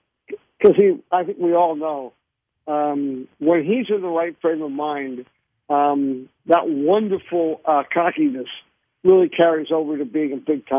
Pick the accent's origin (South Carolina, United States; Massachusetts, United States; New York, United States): Massachusetts, United States; Boston; I think when the Astros beat the Red Sox in Boston, and there were some fans, unfortunately, in my hometown, chanting obscenities about a player or two, I was embarrassed, really embarrassed.